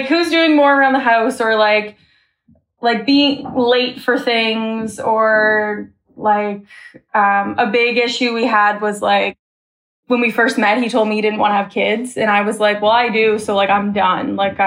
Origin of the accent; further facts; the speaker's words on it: Canada; I'm 24 from Canada.